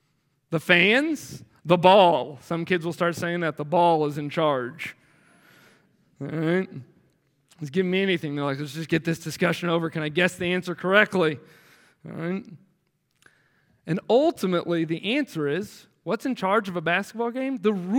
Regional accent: United States; In many ways, being an American has made being a Christian more challenging. Not in all senses. I understand that we have many blessings as Americans, Christians.

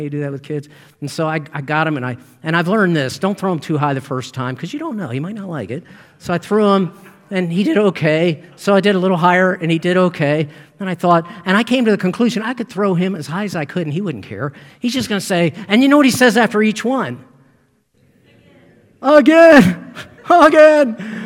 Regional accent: Maryland, United States; although he did pastor in Maryland, and I grew up in Maryland, so there's sort of that connection

